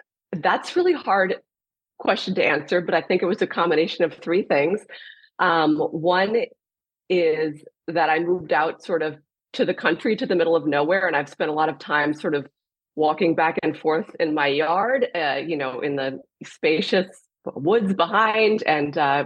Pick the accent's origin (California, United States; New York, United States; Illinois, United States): Illinois, United States; I mean, I grew up figure skating in Illinois as well.